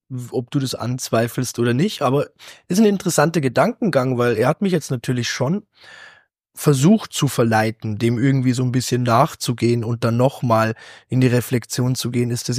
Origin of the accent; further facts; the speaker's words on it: Bavaria, Germany; bin als Naturbursche aufgewachsen in Bayern, in einem Dörfchen, mehrere Dörfchen